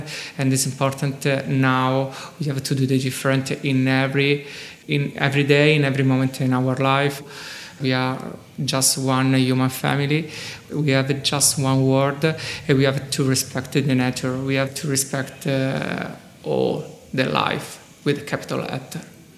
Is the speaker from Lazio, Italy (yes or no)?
yes; Rome, Lazio, Italy; English is a second language; I come from Rome and I'm here to show my new collection.